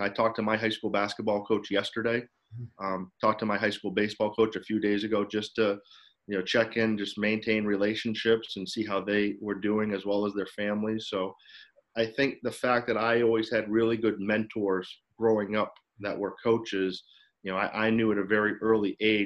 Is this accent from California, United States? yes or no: no; New Hampshire, United States; You know, growing up in New Hampshire, obviously I was a basketball fan.